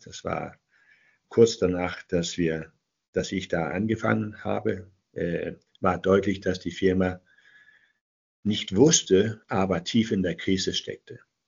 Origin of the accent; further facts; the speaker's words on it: Denmark; ich komme aus Dänemark seit 1996 als Berater